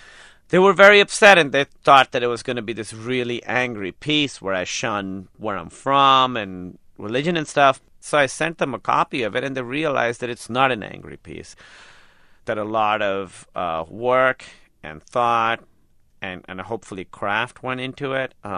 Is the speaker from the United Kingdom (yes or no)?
no; Pakistan; now in United States; it was about me growing up in Pakistan in a very religious Shiite family. Growing up with that and then coming to America and sort of the culture shock of coming to America